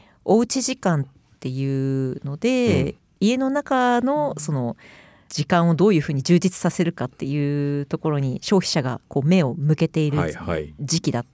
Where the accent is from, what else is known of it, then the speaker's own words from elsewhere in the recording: Tokyo, Japan; now in Nichinan, Japan; 私はもともと東京出身で IT 企業にいたんですけれど、うん、はいはい、2018年にあの宮崎の日南市に移住をして、